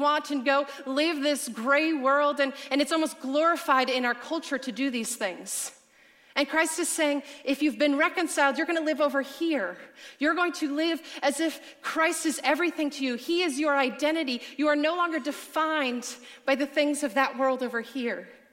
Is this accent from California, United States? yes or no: yes; Sacramento, California, United States; I'm from Sacramento, and you're like, oh, I was thinking you're going to be somewhere that normally has hurricane winds. No, I'm from Sacramento.